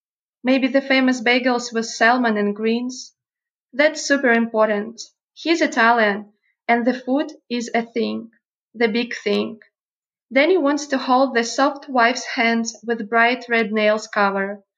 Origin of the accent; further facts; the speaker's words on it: Russia; English is a second language; I'm from Russia. I'm a journalist and I also a yoga teacher.